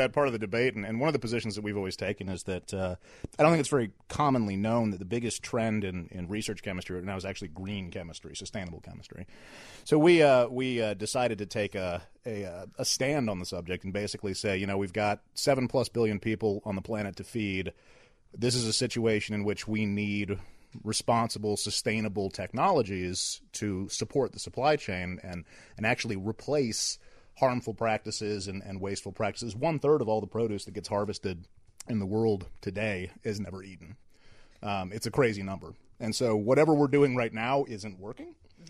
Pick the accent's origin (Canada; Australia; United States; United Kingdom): United States; Atlanta, Georgia; I'm from Atlanta.